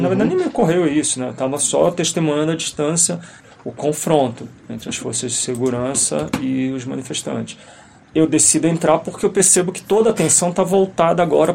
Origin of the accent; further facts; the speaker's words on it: Santos, São Paulo, Brazil; now in Brasília, Brazil; Eu sou do litoral de São Paulo, sou da cidade de Santos.